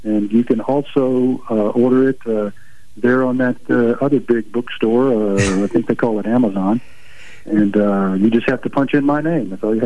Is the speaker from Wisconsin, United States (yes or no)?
no; Tunica, Mississippi, United States; it's set in my hometown up there in the Mississippi Delta of Tunica, Mississippi.